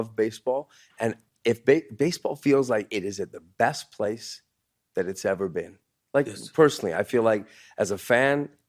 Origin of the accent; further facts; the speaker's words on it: Canada; My heart is in Canada. I'm a Canadian. I'm a Canadian patriot.